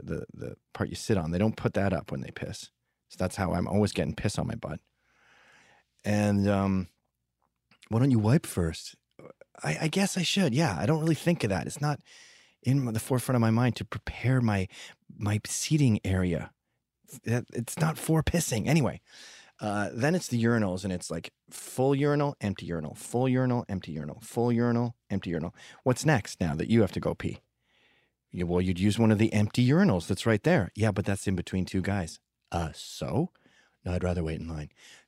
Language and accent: English; Canada; I'm from Canada and I'm used to more rugged terrain?